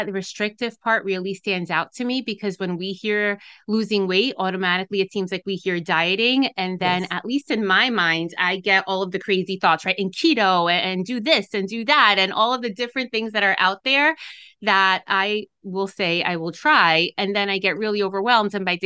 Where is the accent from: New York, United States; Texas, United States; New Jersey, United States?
New York, United States; Bronx; beginning with being Dominican, with growing up in the Bronx